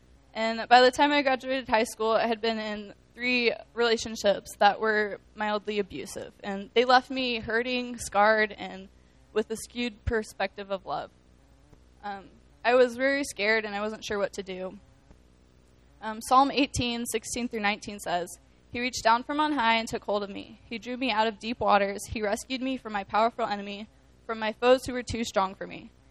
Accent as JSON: {"language": "English", "town": "Indianapolis", "region": "Indiana", "country": "United States", "said": "I'm from Indy."}